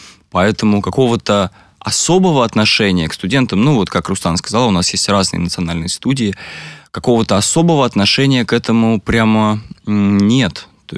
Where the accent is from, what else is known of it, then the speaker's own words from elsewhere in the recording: Moscow, Russia; я человек, я москвич, и мне было незнаком их язык, естественно